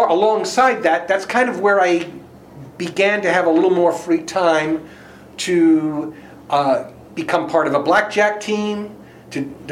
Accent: Brooklyn, New York, United States; also born or lived in Hartsdale; Yeah, I grew up in Brooklyn, kind of my first, I think, till I was about 10.

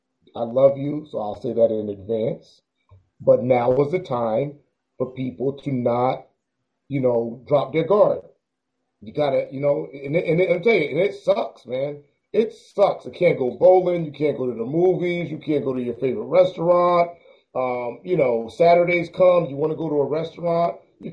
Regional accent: Brooklyn, New York, United States; Yeah, I'm dry snitching. I'm from Brooklyn.

